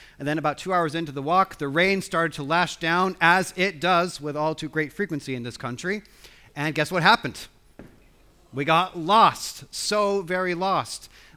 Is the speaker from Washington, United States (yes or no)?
yes; Washington, United States; I have many memories growing up in Washington State with my family going on camping trips to the state of Idaho